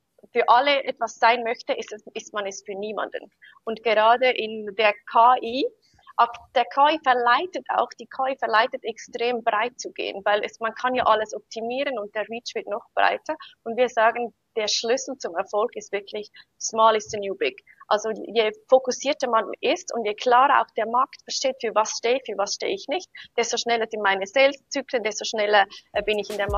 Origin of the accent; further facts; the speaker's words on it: Switzerland; accent: Swiss; wie es unschwer zu hören ist, ich bin Schweizerin.